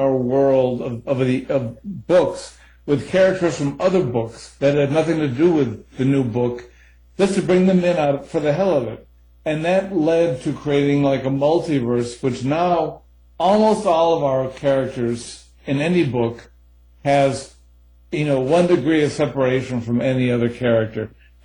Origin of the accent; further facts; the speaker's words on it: United States; I'm speaking as an American